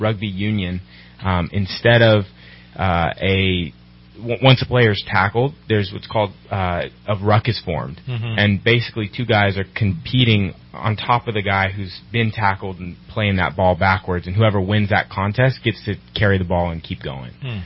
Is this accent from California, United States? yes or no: yes; San Jose, California, United States; also born or lived in Berkeley, United States; I was born in Berkeley, California, but raised mostly in San Jose.